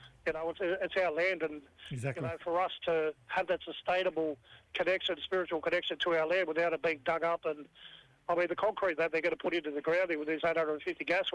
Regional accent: Collarenebri, New South Wales, Australia; born there; So I'm a Goomeroi follower of that. I'm in our country. I was born in Collarinnabri. My family stretches all through there through different clan groups, Gidigadu, Birriger, Calvin, Goodigal.

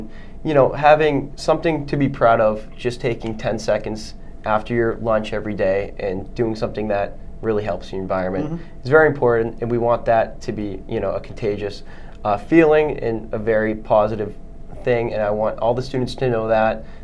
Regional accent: Dedham, Massachusetts, United States; I'm from Dedham.

